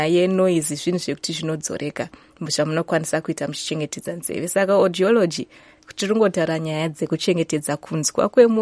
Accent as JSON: {"language": "English", "region": "Harare", "country": "Zimbabwe", "said": "I'm from Zimbabwe, Harare."}